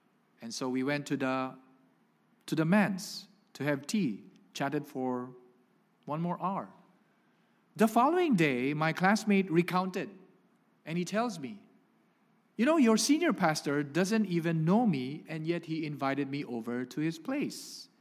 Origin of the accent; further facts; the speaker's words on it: Philippines; And because I have a Spanish surname, gives away that I am a Filipino.